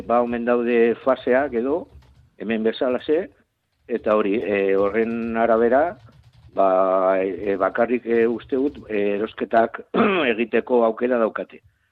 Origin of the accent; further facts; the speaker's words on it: Vitoria-Gasteiz, Basque Country, Spain; hemen ni Gasteiztarra naiz.